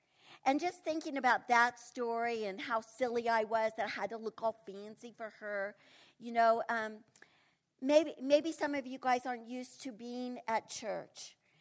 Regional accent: Kansas City, United States; But I remember I grew up in Kansas City, and we lived in a third-story apartment.

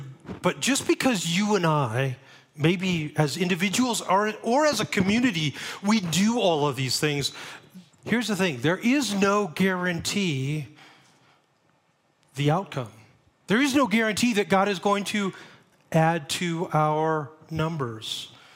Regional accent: Monterey, California, United States; also born or lived in Phoenix; I grew up in Monterey, went to school in Phoenix, got married, came back to Monterey, lived there for 10 years.

